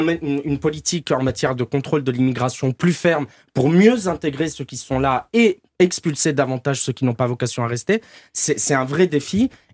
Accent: Avignon, Provence-Alpes-Côte d'Azur, France; Regardez, je viens d'Avignon, je connais les électeurs du Rassemblement National.

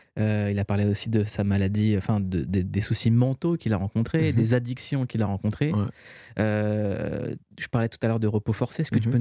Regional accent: Noisy-le-Sec, Île-de-France, France; Moi, je viens de La Boissière, mais de Noisy-le-Sec.

